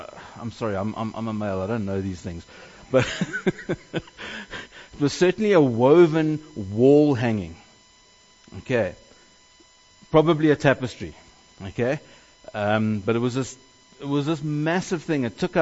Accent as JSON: {"language": "English", "region": "KwaZulu-Natal", "country": "South Africa", "tie": "born or raised there", "said": "we grew up in Northern Natal. I spent a lot of my time growing up in Northern Natal."}